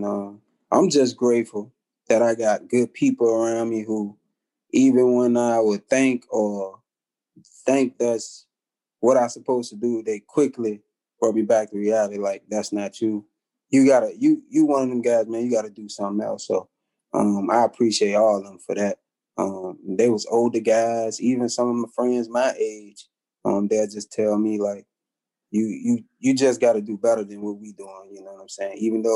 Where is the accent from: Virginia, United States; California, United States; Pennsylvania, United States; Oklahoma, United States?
Virginia, United States; Richmond; Yeah, I'm from Gibbon Court. It's better known as Jackson Ward